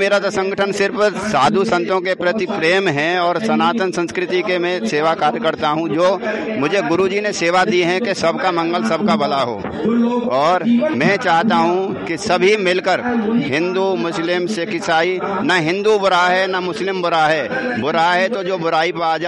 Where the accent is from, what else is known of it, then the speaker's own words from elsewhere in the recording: Aligarh, Uttar Pradesh, India; देखिए मैं अलीगढ़ से हूँ